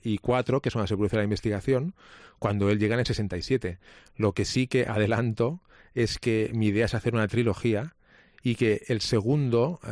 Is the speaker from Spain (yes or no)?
yes; Ibiza, Balearic Islands, Spain; Dos, porque era en Ibiza, en mi tierra.